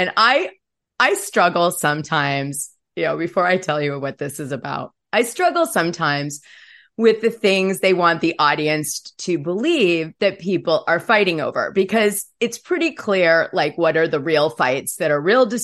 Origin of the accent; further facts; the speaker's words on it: New York, United States; also born or lived in Greenwich, Connecticut; Like I was raised in New York from, I think I was like fifth grade until ninth grade. When I got like, my dad removed me to Greenwich, Connecticut